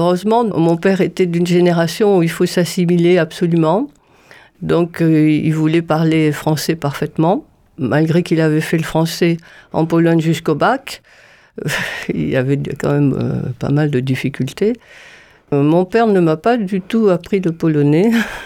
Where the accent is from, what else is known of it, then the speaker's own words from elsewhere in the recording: Toulouse, Occitanie, France; born there; je suis née à Toulouse, mais de père polonais.